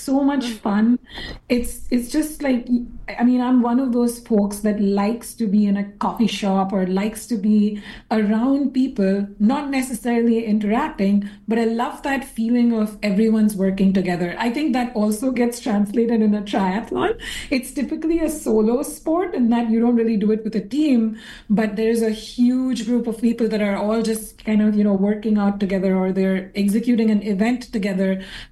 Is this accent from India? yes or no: yes; India; now in Canada; I personally felt it as an Indian immigrant in Canada.